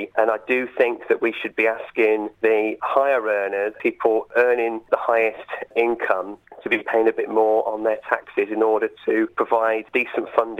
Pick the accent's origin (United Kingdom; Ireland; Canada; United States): United Kingdom; Poole, South West England; born there; moved away as an adult; now in West Yorkshire, United Kingdom; As you can tell from my accent, I come from the south of England originally. So I was born in Poole in Dorset. My mum still lives down there. And I've lived in the area since 2008. I moved up to West Yorkshire from south to get a job at Leeds University.